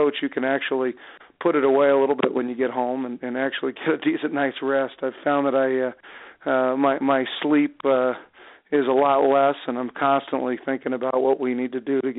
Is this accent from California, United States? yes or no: yes; Los Angeles, California, United States; now in Idaho, United States; I'm from Los Angeles originally, and So really enjoying my time here so far in Idaho.